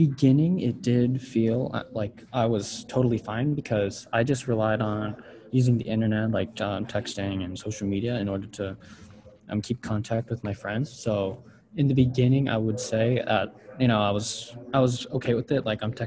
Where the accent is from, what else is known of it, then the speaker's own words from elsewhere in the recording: New Jersey, United States; So I'm from New Jersey, and the response was pretty good.